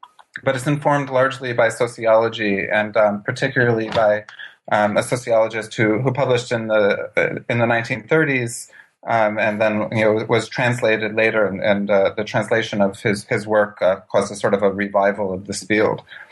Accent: New York, United States; But back to your question about my awareness growing up in New York, I don't think that I had much.

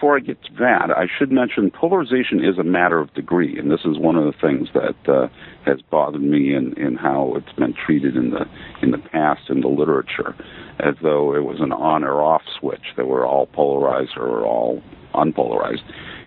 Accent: Maine, United States; now in Buffalo, United States; I'm originally from Maine. I went to Bowdoin College and Syracuse University for my graduate work

